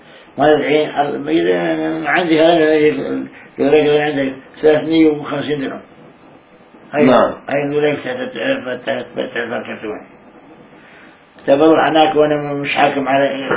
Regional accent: Palestine; قلت له أنا فلسطيني صاحب أملاك

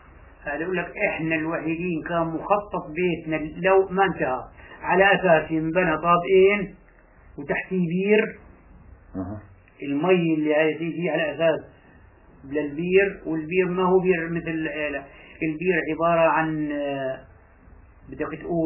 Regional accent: Palestine; moved away; والدي وقت طلعنا من فلسطين

